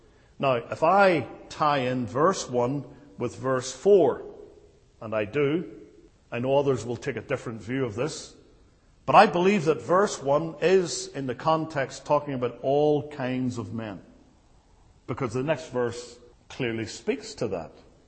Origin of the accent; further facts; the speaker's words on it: United Kingdom; I'm pretty much a patriot, even though I'm a Brit.